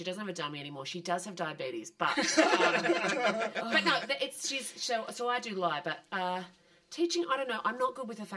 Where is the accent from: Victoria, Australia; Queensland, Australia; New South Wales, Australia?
Victoria, Australia; I grew up in the Yarra Valley